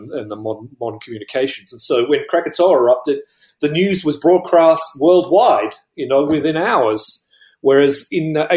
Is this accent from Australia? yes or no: yes; Australia; Well, I'm originally from Australia